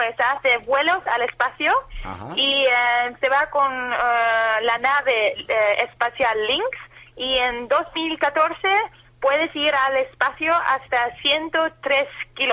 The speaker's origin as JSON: {"language": "Spanish", "country": "Netherlands", "second_language": "Spanish", "said": "Sí, sí, soy holandesa y mis padres viven en España, entonces hablo un poco de español."}